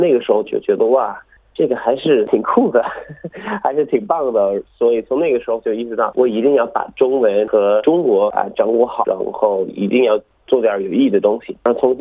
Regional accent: Melbourne, Victoria, Australia; 因为我作为一个土生土长的墨尔本人，有很多地方都可以介绍

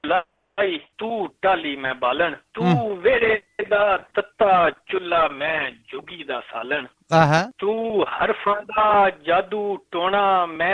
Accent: Padhrar, Punjab, Pakistan; ਮੇਰੀ ਜਿਹੜੀ ਜੰਮਪਲ ਹੈ ਉਹ ਗ੍ਰਾਂ ਹੈ ਖੁਸ਼ਾਬ ਜ਼ਿਲ੍ਹੇ ਦਾ, ਜਿਹੜਾ ਕਿ ਪੁਰਾਣਾ ਸ਼ਾਹਪੁਰ ਡਿਸਟ੍ਰਿਕਟ ਹੁੰਦਾ ਹੈ, ਟਿਵਾਣੇ ਵਾਲਾ, ਖਜ਼ਰ ਜਾਂ ਟਿਵਾਣੇ ਉਰਾਂ ਦਾ। ਉਹਦੇ ਵਿੱਚ ਪਧਰਾੜ ਹੈ ਜੀ

